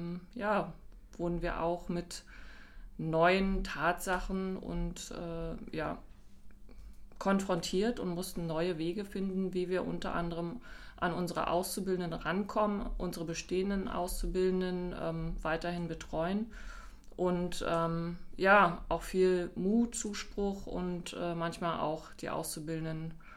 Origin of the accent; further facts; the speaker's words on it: Berlin, Germany; born there; Ja, bin gebürtige Berlinerin